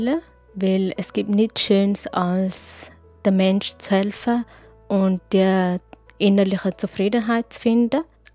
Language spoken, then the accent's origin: German; Eritrea; German is a second language; now in Switzerland; Und bei uns in Eritrea ist man viel offen und man hilft wirklich den neuen Leuten